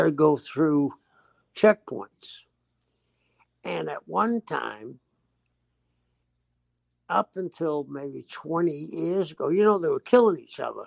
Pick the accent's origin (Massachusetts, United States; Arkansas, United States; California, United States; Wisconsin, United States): Massachusetts, United States; Boston; also born or lived in Cambridge; When I was a kid growing up in South Boston and in Cambridge and all of it